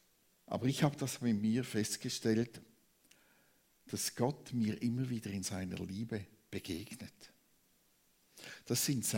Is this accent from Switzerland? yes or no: yes; Zurich, Switzerland; ich bin in Zürich aufgewachsen